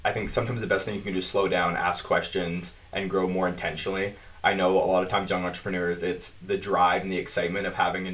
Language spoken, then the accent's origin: English; Prince George, British Columbia, Canada; And growing up in Prince George, I got bored pretty easy.